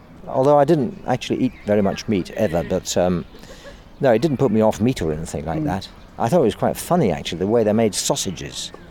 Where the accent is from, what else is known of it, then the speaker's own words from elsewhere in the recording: Ealing, London, United Kingdom; born there; I was born in London, Ealing, in fact.